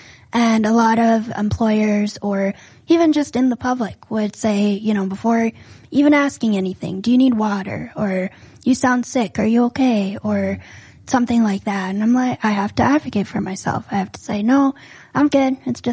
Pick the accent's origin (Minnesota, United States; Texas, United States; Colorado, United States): Minnesota, United States; Minneapolis; Born and raised in Northeast Minneapolis.